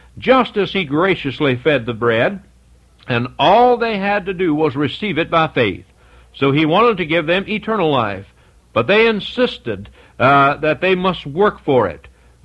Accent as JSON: {"language": "English", "country": "United States", "said": "I don't know about you, but I thank God I'm an American."}